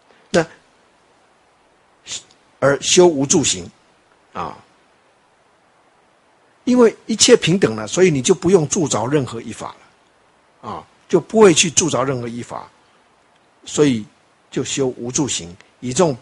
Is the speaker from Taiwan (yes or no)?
yes; Taiwan; 我们台湾话说啪啪走这样的啊